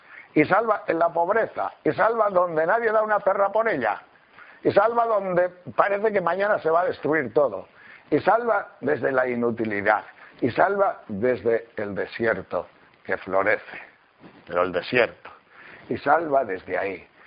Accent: León, Castile and León, Spain; Porque por mi tierra de León no se oye mucho esta palabra, pero por Madrid sí.

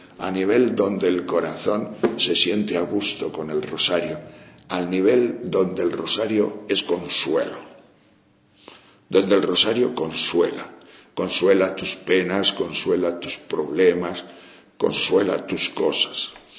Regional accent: León, Castile and León, Spain; Porque aunque somos de León, pero está más cerca la Virgen de Covadonga que la del Camino.

